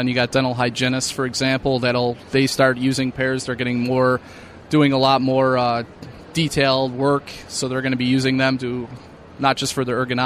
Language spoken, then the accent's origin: English; New York, United States; now in Georgia, United States; I love Georgia. The weather, I mean, we're from New York. I mean, we don't get weather like this.